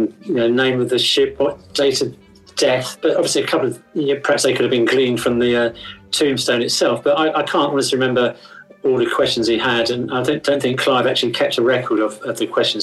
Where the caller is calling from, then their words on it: Beckenham, London, United Kingdom; I am in Beckenham, which is not far from where the scene of the spooky story is set.